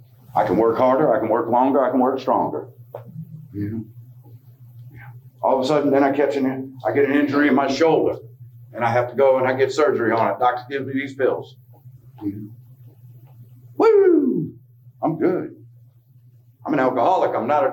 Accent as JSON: {"language": "English", "town": "New Orleans", "region": "Louisiana", "country": "United States", "said": "I'm from New Orleans originally"}